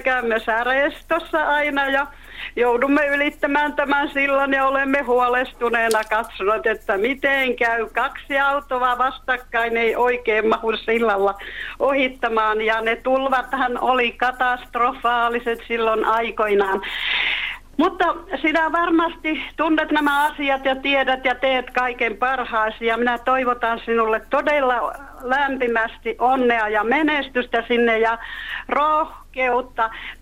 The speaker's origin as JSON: {"language": "Finnish", "town": "Salla", "region": "Lapland", "country": "Finland", "tie": "born or raised there", "also_born_or_lived": "Rovaniemi", "moved": "as an adult", "lives_now": "Kittilä, Finland", "said": "Ei, kun minä olen syntynyt Sallassa. Minä olen sieltä kotoisin ja sieltä olen lähtenyt sitten maailmalle työn perässä ensin Rovaniemelle ja sitten tänne Kittilään."}